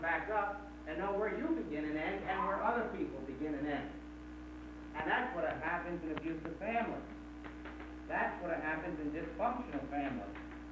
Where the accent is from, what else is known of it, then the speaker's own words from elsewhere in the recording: Texas, United States; Or I get my identity because I'm a Texan.